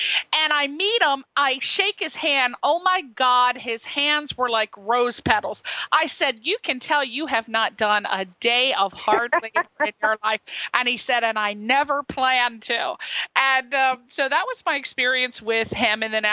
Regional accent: Connecticut, United States; I mean, I'm from Connecticut, so I'm very familiar.

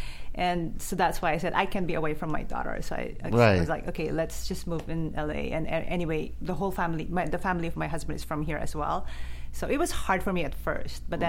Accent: Philippines; English is a second language; moved away; Well, I was from Asia. I was from the Philippines.

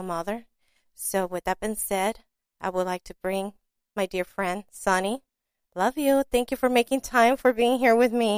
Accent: Long Beach, California, United States; I'm from Long Beach, as you know, and I'm proud of it. And, you know, I'm from the LBC, where a lot of stars come from, and I'm one of them, too.

